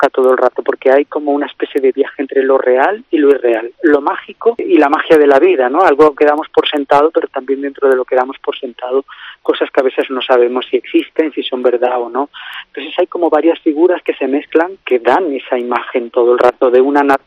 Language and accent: Spanish; Canary Islands, Spain; now in Madrid, Spain; yo soy el hijo que ha tenido que partir, yo soy canario, entonces llevo 20 años viviendo en Madrid y por el mundo